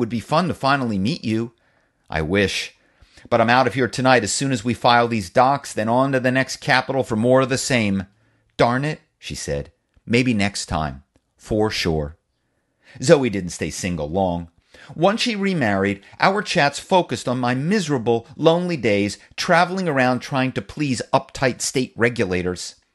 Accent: Philadelphia, Pennsylvania, United States; accent: Philly; "How you doing?" I ask, my Philly accent like a fist tapping at the window.

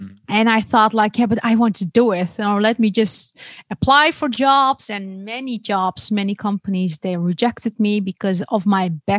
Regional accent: Netherlands; also born or lived in Denmark; I was living back then in Denmark. Originally, I am from the Netherlands, born and raised here, but my parents are Turkish. So I grew up with two cultures, the Turkish and Dutch.

